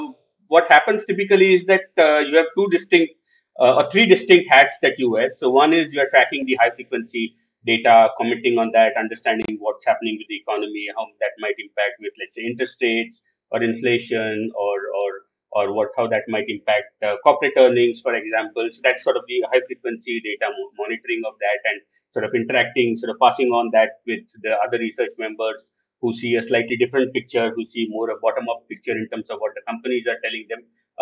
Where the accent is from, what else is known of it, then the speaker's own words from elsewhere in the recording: Mumbai, Maharashtra, India; because I come from Bombay, you will work with L&T or Reliance or something of that sort